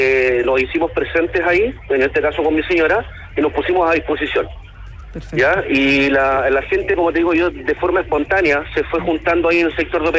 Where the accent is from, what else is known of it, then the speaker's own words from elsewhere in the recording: Araucanía, Chile; yo soy del sur, yo soy de la Araucanía, estoy acá por trabajo.